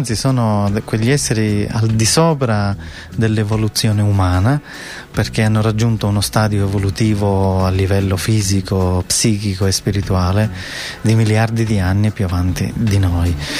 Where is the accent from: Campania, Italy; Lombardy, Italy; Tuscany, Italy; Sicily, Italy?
Sicily, Italy; io sono nato in Sicilia, sono siciliano